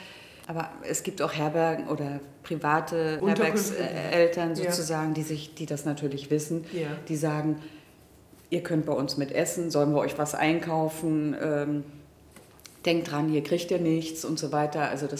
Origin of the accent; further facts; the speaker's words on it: Mecklenburg-Vorpommern, Germany; ich komme ja aus Mecklenburg-Vorpommern, bin natürlich auch oft